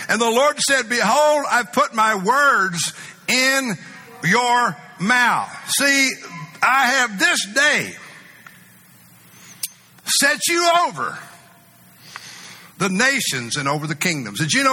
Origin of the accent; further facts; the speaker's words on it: Muleshoe, Texas, United States; I'm proud that I come from Muleshoe, Texas, and I'm a country bumpkin.